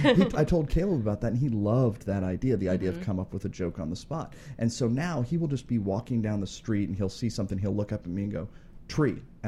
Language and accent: English; Kentucky, United States; Now, I'm from Kentucky, and I came this close to saying Versailles when I saw that word, so you better be careful.